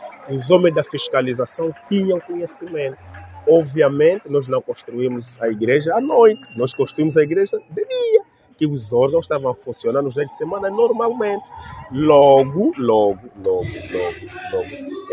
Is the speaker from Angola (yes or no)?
yes; Angola; Devemos, como angolano, cultivar a cultura de amor.